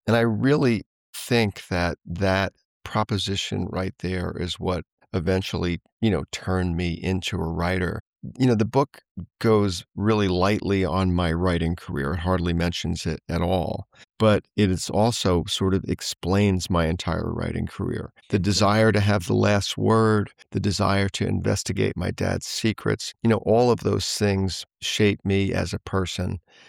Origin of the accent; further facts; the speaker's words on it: New York, United States; When I was growing up in Long Island